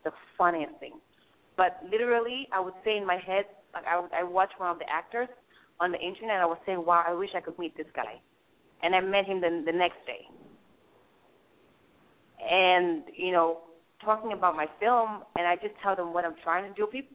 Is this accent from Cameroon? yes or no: yes; Cameroon; I'm from Cameroon. It's in Central Africa.